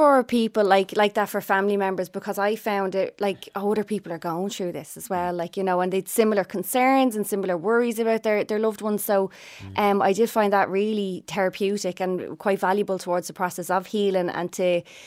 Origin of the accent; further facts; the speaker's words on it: Ireland; we would have I was celebrated with alcohol, like as most Irish families would.